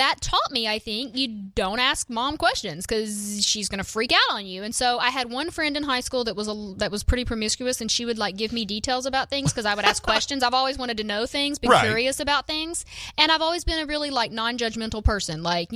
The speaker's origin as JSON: {"language": "English", "town": "Monroe", "region": "Louisiana", "country": "United States", "tie": "born or raised there", "said": "I grew up in Monroe, Louisiana."}